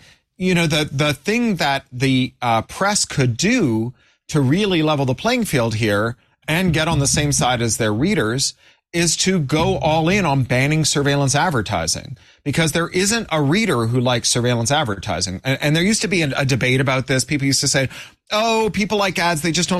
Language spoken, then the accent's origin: English; Toronto, Ontario, Canada; I grew up in Toronto